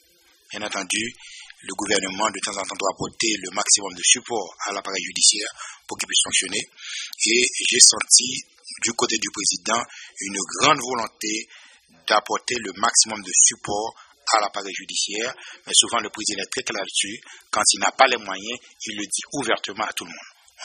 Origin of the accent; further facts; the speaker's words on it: Nord, Haiti; Ce n'est pas ma région. Je viens du Nord, j'étais beaucoup plus intéressé à aller dans le Nord.